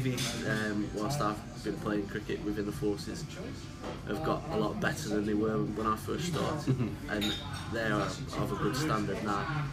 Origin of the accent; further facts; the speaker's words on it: Blackpool, North West England, United Kingdom; now in Stafford, United Kingdom; I'm 28, I'm originally from Blackpool, but then because of my current job we've moved up to Stafford, so I'm in the army, and I have been for 9 years now, and situated in Stafford for hopefully the next sort of 5 to 6 years